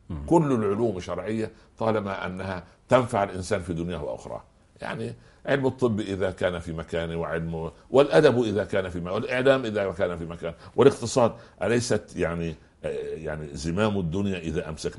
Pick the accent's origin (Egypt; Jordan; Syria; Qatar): Egypt; كان عندنا في مصر